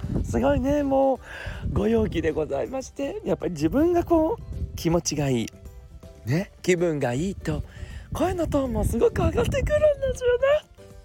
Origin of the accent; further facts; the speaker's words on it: Osaka, Japan; 大阪の子で、ほんで私も大阪ですっつって、関空から来まして